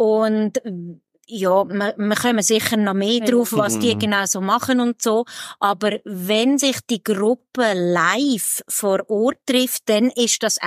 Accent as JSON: {"language": "German", "region": "Aargau", "country": "Switzerland", "tie": "born or raised there", "said": "Also ich bin eine Aargauerin, ich bin in der Nähe von Aarau aufgewachsen. Und wohne jetzt aber, das ist zu dem Projekt, das du, glaub, meinst, ich wohne jetzt in der Nähe von Thun, also auch Kanton Bern."}